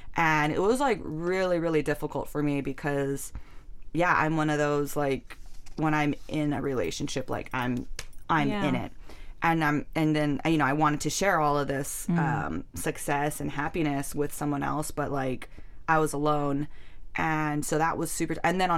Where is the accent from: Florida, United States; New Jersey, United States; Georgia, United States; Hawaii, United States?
Hawaii, United States; I knew it was going to be even crazier because it's Hawaii, it's my hometown.